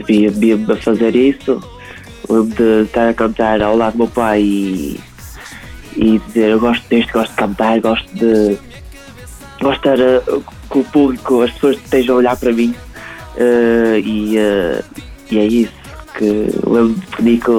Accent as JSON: {"language": "Portuguese", "town": "Barrosas", "region": "Porto", "country": "Portugal", "tie": "born or raised there", "said": "porque é aqui na minha terra, é na Espírito Santo, em Barrosas"}